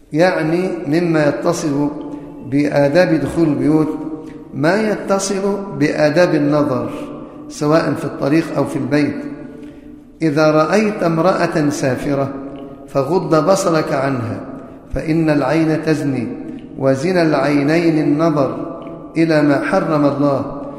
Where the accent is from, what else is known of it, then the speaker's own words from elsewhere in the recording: Egypt; عدد النساء عندنا في مصر والمدرسات أكثر من عدد المدرسين